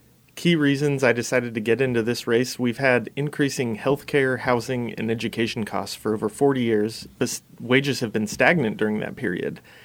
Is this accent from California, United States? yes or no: no; Nampa, Idaho, United States; I'm from Nampa, Idaho, and I grew up in a very, religious and Republican family